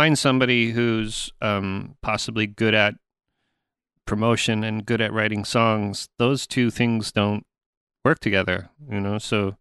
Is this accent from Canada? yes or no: yes; Canada; Well, being a Canadian musician